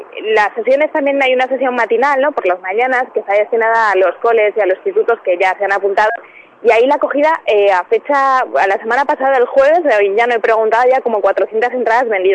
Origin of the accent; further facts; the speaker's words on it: Spain; somos españoles y nos caracterizamos por pensar los planes siempre en el último momento